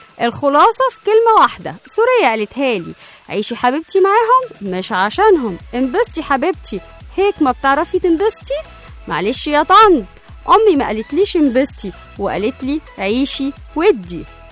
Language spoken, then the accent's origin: Arabic; Egypt; او زي ما احنا بنقول كده عندنا في مصر، الست تعشش والراجل يطفش